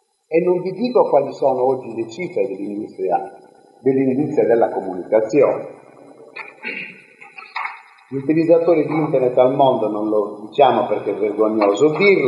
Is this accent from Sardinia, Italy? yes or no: yes; Perdasdefogu, Sardinia, Italy; born there; se voi andate al paese dove io sono nato, al comune, a Perdos de Vogo